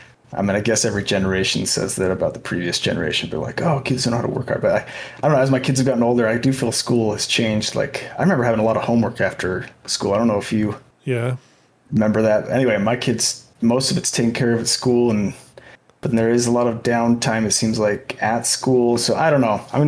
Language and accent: English; Orem, Utah, United States; also born or lived in Salem, Utah; I grew up in Orem, Utah, till I was, I guess, 18, and then my family moved to Salem, Utah.